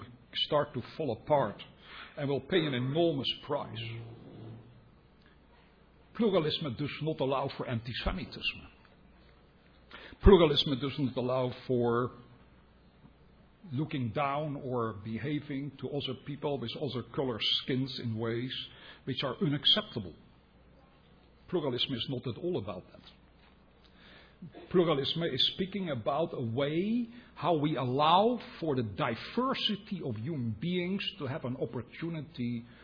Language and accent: English; Netherlands; accent: Dutch; English is a second language; I'm saying this because of my Dutch accent. I'm sorry about that. I can't get rid of it.